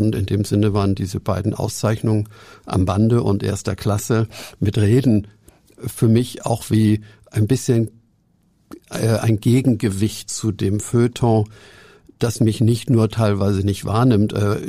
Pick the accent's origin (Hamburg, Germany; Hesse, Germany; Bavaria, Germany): Hamburg, Germany; ich bin ja auch ein Hamburger.